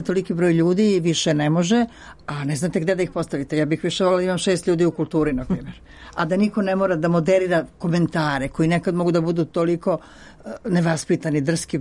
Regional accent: Serbia

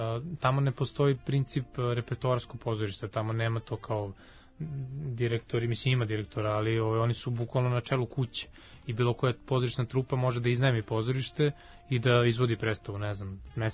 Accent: Kragujevac, Šumadija and Western Serbia, Serbia; tu u Kragujevcu, u mom rodnom gradu

